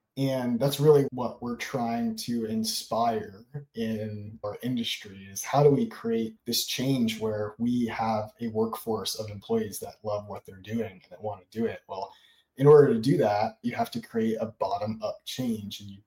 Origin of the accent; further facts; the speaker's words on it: New York, United States; I grew up in New York, so I never touched a weapon before I entered the military.